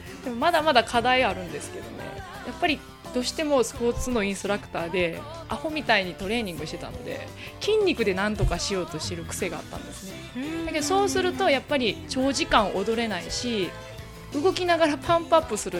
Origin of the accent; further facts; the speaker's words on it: Kagoshima, Japan; also born or lived in Osaka; 生まれは大阪ですが、うん、ほぼ鹿児島です。